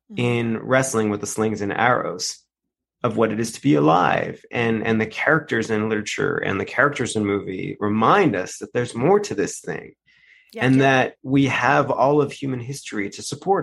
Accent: England, United Kingdom; You know, as English people, we know we love that ambiguity.

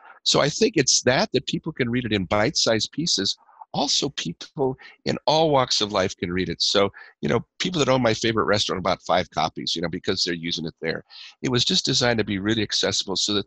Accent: Colorado, United States; Now, growing up in Northern Colorado, my dad was a farmer.

